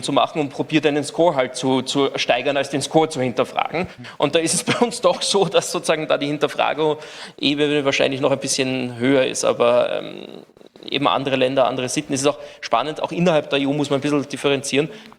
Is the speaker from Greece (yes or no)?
no; Austria; weil du bist als Österreicher im gleichen Bucket